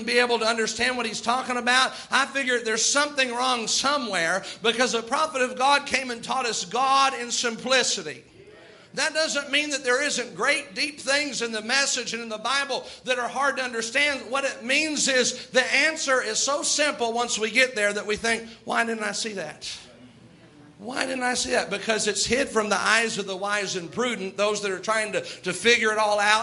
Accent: Jeffersonville, United States; And I said, I'm from Jeffersonville.

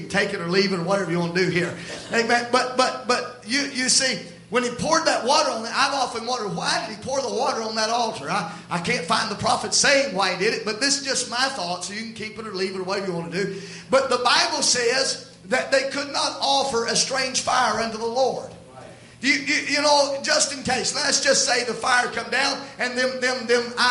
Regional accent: Southern United States, United States; moved away as an adult; originally, I am from the South. I moved up north about 5 years ago.

